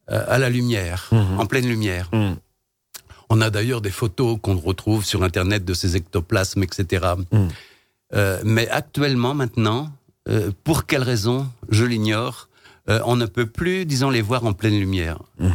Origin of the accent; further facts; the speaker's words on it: France; Et je suis français